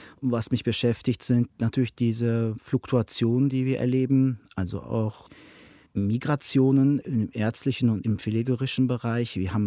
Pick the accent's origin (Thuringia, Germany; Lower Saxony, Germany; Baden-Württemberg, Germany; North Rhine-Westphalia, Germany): North Rhine-Westphalia, Germany; Beckum; born there; in meiner Stadt Beckum, wo ich geboren bin